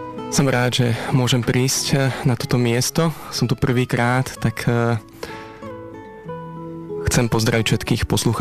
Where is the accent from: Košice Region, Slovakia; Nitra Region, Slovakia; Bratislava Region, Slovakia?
Bratislava Region, Slovakia; Malacky; pochádzam z Malaciek.